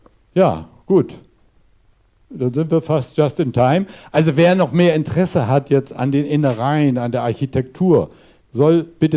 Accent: Radolfzell, Baden-Württemberg, Germany; ich komme aus Radolfzell.

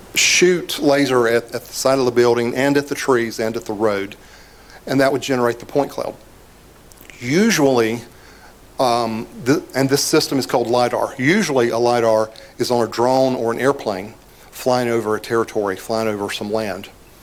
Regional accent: the South, United States; sorry for the way I say pause, but I'm from the South.

